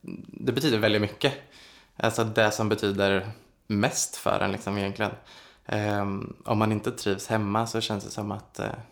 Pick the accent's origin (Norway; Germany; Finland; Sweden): Sweden; Linköping, Östergötland; now in Gothenburg, Sweden; Men jag växte upp i Linköping. Det är inte så liten stad, men mindre än Göteborg där jag bor nu.